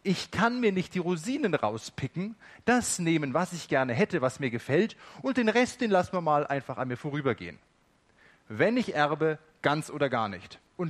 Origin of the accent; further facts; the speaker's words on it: West Germany, Germany; Das war für mich eine der eindrücklichsten Erfahrungen, die ich als Wessi im Osten machen musste.